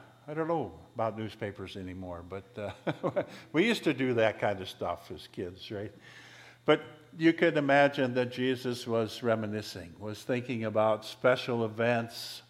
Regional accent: Huntington Beach, California, United States; This past week, I was staying for 5 days working in the Huntington Beach, which was my hometown.

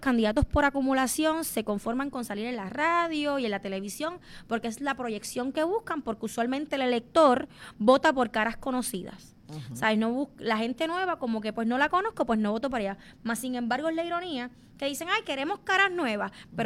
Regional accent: Camuy, Puerto Rico; yo soy de Camuy, del barrio Cibao. Ajá. Yo colindo con el barrio Piletas, el barrio de Cibao San Sebastián y el barrio Oaxaca de Quebradilla.

